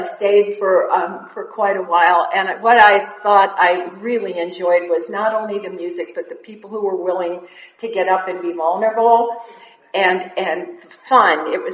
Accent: Chicago, Illinois, United States; now in Flower Mound, United States; I was raised in Chicago, so I'm not completely a Texan. However, I've been there 46 years, but that does not count when you live in Texas.

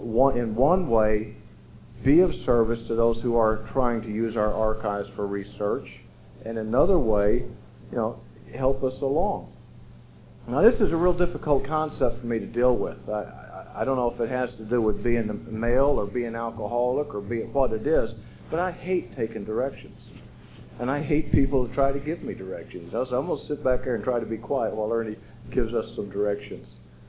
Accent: Texas, United States; now in New York, United States; I'm an alcoholic from Texas. I'm all right. And I happen to live in New York now

